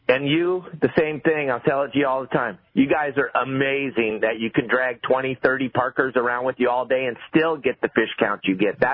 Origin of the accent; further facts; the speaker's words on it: San Clemente, California, United States; Never even been to a harbor before. I grew up on the San Clemente Pier.